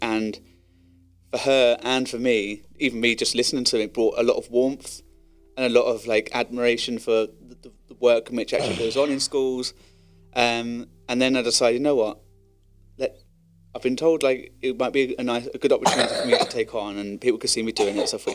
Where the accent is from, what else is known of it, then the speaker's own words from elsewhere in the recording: United Kingdom; My favourite breakfast? I think being British has got to be fried, isn't it?